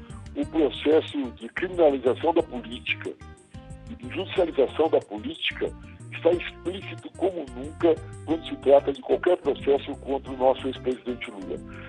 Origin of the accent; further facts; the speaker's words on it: Paraná, Brazil; Eu sou do Paraná, estou falando aqui do interior do estado. Mesmo aqui no Paraná, que é uma região muito conservadora